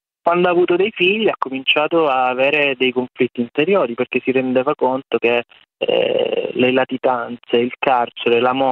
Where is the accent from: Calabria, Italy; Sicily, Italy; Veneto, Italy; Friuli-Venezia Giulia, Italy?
Calabria, Italy; Reggio Calabria; Io sono calabrese, vengo da Reggio Calabria, siamo quasi coetanei, sono un paio d'anni più grandi di lei